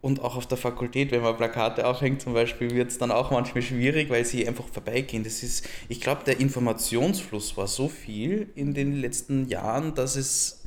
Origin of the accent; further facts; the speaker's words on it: Vienna, Austria; bei uns in Wien